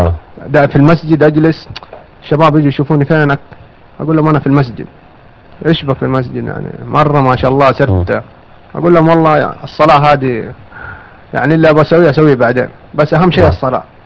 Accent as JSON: {"language": "Arabic", "town": "Jeddah", "region": "Makkah Province", "country": "Saudi Arabia", "said": "فكان في المستشفى عندنا في جدة."}